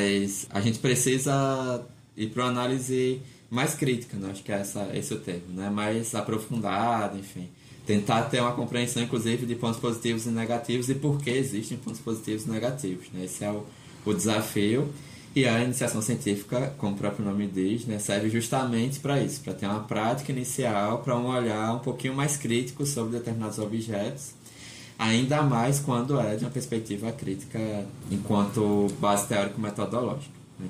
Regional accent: Alagoas, Brazil; porque a gente é de Alagoas, né?

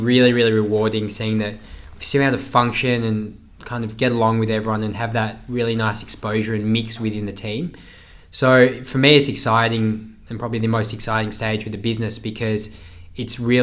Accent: Townsville, Queensland, Australia; also born or lived in United Kingdom; So I grew up in Townsville, worked in the UK.

